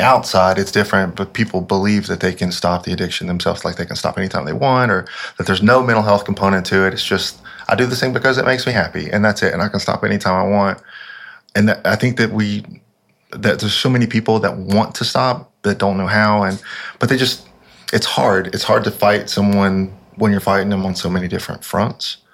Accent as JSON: {"language": "English", "region": "Appalachia", "country": "United States", "said": "but as an Appalachian, I think that we all carry certain traits that, like, we're very self-sufficient."}